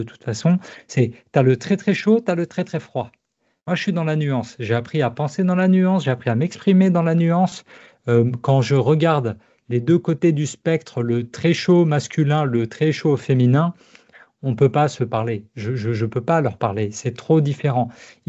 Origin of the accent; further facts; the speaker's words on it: France; Je peux pas, je suis français